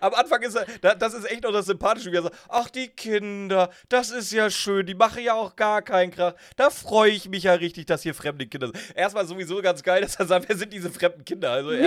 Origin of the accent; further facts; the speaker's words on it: Schleswig-Holstein, Germany; Ich komme aus Schleswig-Holstein, wir hatten nix.